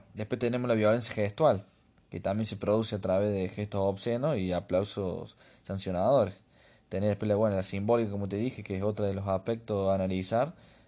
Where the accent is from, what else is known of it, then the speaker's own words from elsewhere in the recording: Argentina; Somos argentinos y siempre algo pasa en los partidos